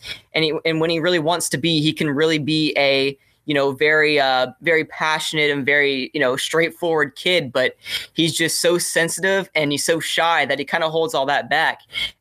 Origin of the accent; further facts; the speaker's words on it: St. Cloud, Florida, United States; in a town called St. Cloud. It's like 30 minutes south of Orlando. So when people ask me, I just say I'm from Orlando, Florida. But it's a little town called St. Cloud, born and raised.